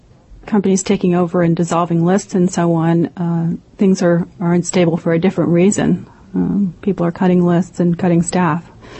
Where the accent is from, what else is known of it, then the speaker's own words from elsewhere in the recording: New York, United States; came back to New York. I'm from New York.